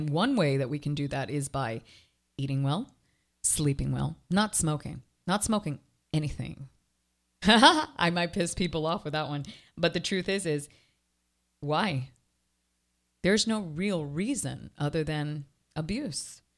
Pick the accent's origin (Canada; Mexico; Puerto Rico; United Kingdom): Canada; moved away as an adult; now in Miami, United States; I came from Canada to Miami.